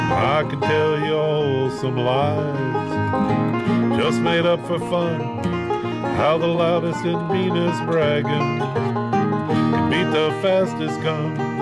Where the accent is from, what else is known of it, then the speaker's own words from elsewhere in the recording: New York, United States; And I think back to growing up near … on the Hudson and the work he's done.